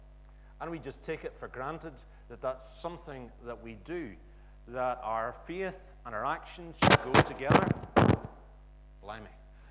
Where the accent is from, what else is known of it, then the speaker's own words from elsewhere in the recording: Ireland; but I'm also an Irishman, and boy, it's pleasant to be an Irish rugby fan just at the moment.